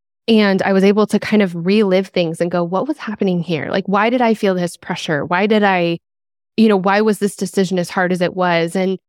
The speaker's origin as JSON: {"language": "English", "town": "Denver", "region": "Colorado", "country": "United States", "tie": "born or raised there", "lives_now": "Nashville, United States", "said": "I'm from Colorado, grew up, born and raised in Denver, and my family and my best friends still live there. Mm-hmm. I live in Nashville now."}